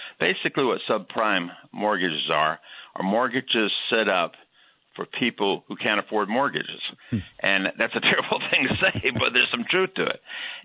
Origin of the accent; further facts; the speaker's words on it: Florida, United States; I tell people I grew up in the South, but I grew up in South Florida, which is a little different.